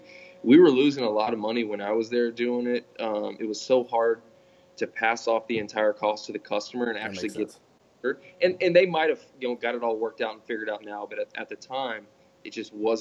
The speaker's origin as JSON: {"language": "English", "town": "Lockhart", "region": "Texas", "country": "United States", "tie": "born or raised there", "said": "So I was raised in Lockhart, Texas. You know, I went to high school there, spent my whole life there."}